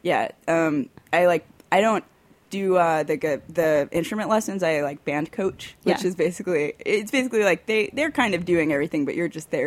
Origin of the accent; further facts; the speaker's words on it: New York, United States; I grew up in Rockland County, which is in New York. and if I consider it a suburb of New York City, but if you talk to anybody in New York City, they will tell you that it is upstate New York.